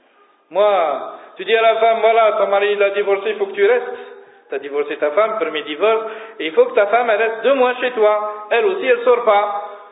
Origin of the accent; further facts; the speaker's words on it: Algeria; quand elle est rentrée en 1832, chez nous, en Algérie, la majorité des femmes portaient le haïk